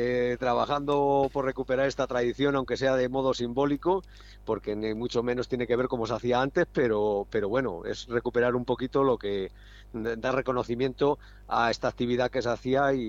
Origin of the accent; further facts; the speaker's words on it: Cañizares, Castilla-La Mancha, Spain; nosotros es que como somos de Cañizares, en Cañizares nos llaman el pueblo de los cuchareros.